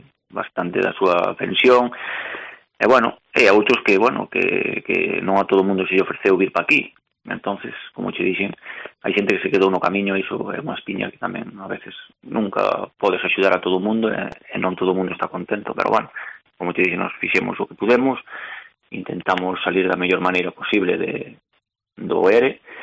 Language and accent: Galician; Galicia, Spain; cada un como galegos tiranos a nosa terra, evidentemente.